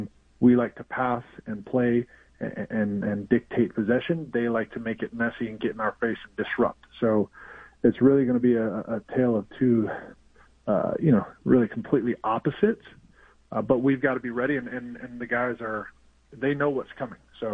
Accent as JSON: {"language": "English", "country": "United States", "tie": "born or raised there", "said": "Growing up in America, I didn't see my first live professional game until I was about 20 years old."}